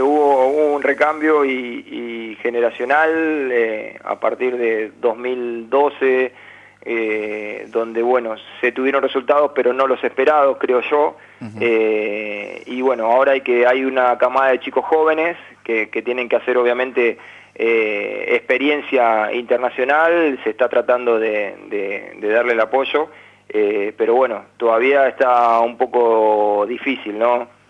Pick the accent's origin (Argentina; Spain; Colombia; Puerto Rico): Argentina; los países, que como Argentina nos preparamos para ganar la mayor cantidad de medallas